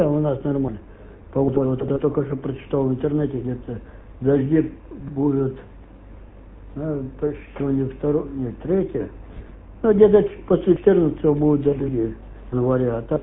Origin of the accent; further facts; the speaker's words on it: Ukraine; moved away; Я сам с Украины